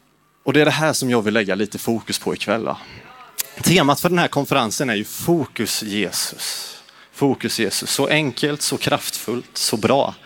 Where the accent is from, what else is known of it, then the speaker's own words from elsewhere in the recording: Sweden; also born or lived in Turkey; jag är uppvuxen i en kristen familj. Mina föräldrar var missionärer, så jag föddes i Turkiet. Men vi bodde bara där ungefär 1,5 år, sen flyttade vi hem till Sverige.